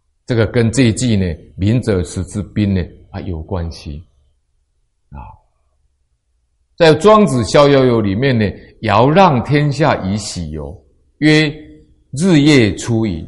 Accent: China; 我们中国人讲说，贵为天子，富有四海

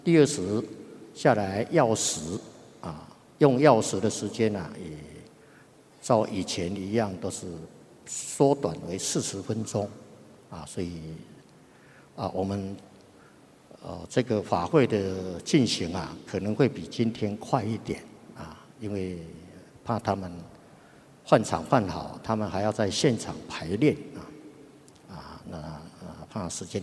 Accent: Taiwan; accent: Taiwanese; 那么教我们啊，教我呢，我是台湾腔啊。

